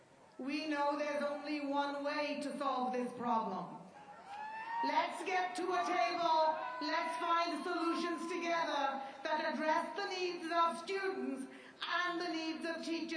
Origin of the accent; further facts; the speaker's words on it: British Columbia, Canada; We're our senior citizens. And we're British Columbians.